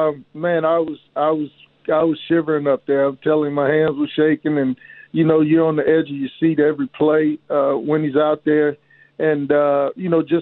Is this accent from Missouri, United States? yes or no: no; Texas, United States; I'm originally from Texas, so my mom and my sisters and my aunts and uncles, all of them live in the Dallas area